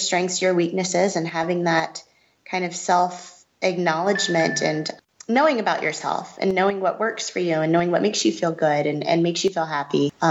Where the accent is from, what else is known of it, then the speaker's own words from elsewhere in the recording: Arizona, United States; also born or lived in Seoul, South Korea; My mother's Korean and my father's American. So I was actually born in Seoul in South Korea. And then I was raised in Arizona from elementary school onward.